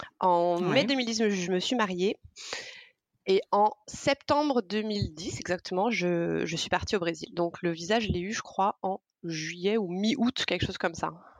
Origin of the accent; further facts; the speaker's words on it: Provence-Alpes-Côte d'Azur, France; alors moi je viens du sud de la France, j'ai passé toute ma vie en Provence, dans le sud de la France, donc plutôt sympa.